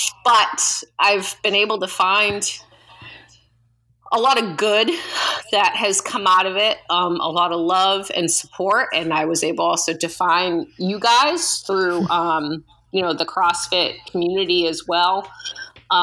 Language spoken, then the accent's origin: English; New Hampshire, United States; I born and raised in New Hampshire. I went to college in Maine. I'm 34 years old.